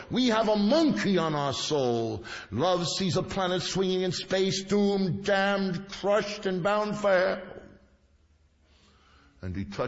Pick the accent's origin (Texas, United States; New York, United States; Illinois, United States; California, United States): New York, United States; Brooklyn; I come from Brooklyn, so you have to bear with me